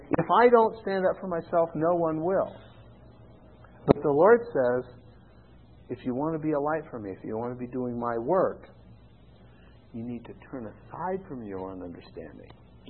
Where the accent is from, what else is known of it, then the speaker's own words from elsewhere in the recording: Idaho, United States; I came from Idaho. I was a cowboy. I went and got a chemistry degree.